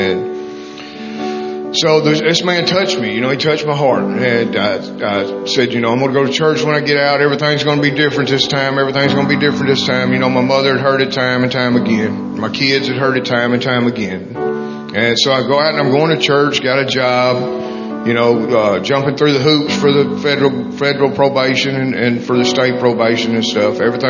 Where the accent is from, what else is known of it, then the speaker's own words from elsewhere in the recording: Humboldt, Tennessee, United States; I'm 47 years old. As you can see, I'm not a teenager. I'm from Humboldt, Tennessee, down the road here. Grew up on the weekends at Big Sandy, up at Country Junction, Sorrels and stuff.